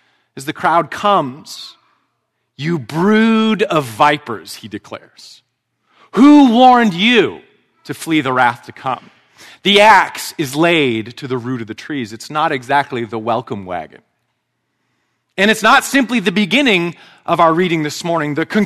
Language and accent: English; Vancouver, British Columbia, Canada; The Elba Room Cafe was something of an institution in my hometown of Vancouver.